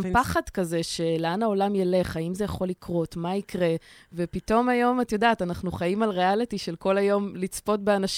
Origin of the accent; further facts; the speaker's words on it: Jerusalem, Jerusalem District, Israel; also born or lived in India; אני גדלתי בירושלים, שנכון שזאת עיר עמוסה ולא פשוטה גם, אבל ברגע שיכולתי, התחלתי ככה לנדוד לכיוונים יותר שקטים, שזה אמנם במרכז, אבל עדיין קיבוצים, מושבים, מקומות שהם בטבע, גרתי גם בהודו